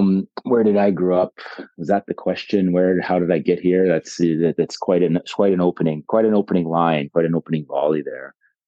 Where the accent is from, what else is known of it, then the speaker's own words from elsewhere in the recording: Edmonton, Alberta, Canada; born there; I was born in Edmonton, spent the first couple of years of my life there.